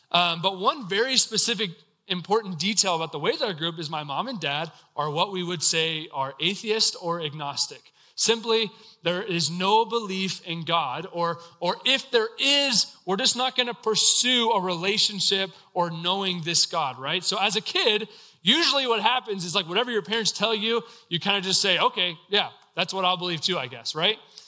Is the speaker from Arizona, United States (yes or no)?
no; McKinney, Texas, United States; So I grew up in the Dallas area. Is anyone in here somewhat familiar with the Dallas, Texas area? Yeah. If you're familiar with that area, I grew up in McKinney.